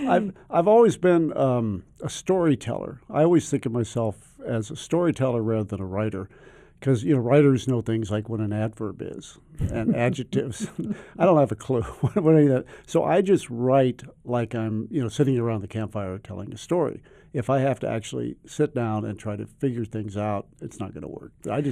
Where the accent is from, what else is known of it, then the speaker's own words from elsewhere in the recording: Nebraska, United States; And I tell you what, growing up in Nebraska, a lot of it was, "I'm bored, Mom. What is there to do?"